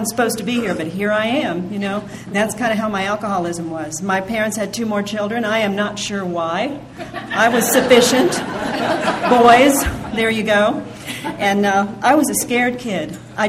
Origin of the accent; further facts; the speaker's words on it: Ohio, United States; born there; I was born in Ohio, and I have parents. I'm a baby boomer.